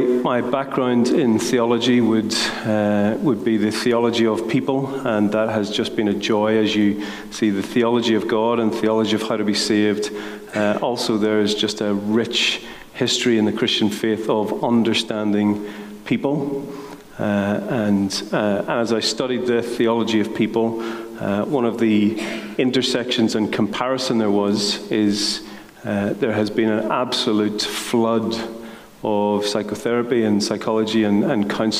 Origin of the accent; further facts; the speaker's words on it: Lisburn, Northern Ireland, United Kingdom; moved away as an adult; also born or lived in Nottingham; So, I'm originally from Lisburn, but left to go to England to train to be a teacher